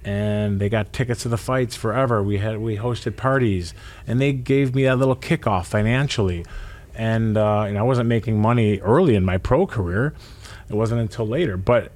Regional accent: Buffalo, New York, United States; born there; if I was born in Arkansas, what happened here in Buffalo at that time would never have happened. It could only happen in Buffalo.

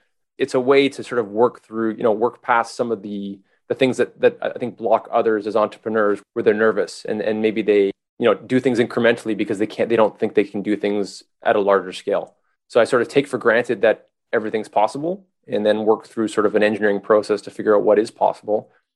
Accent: Montreal, Quebec, Canada; So I'm from Montreal, and have you driven around Montreal?

